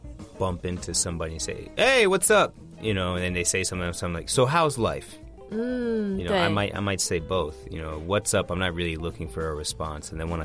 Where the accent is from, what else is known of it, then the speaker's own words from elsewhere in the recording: Washington, District of Columbia, United States; like, urban places like New York or even my hometown, D.C.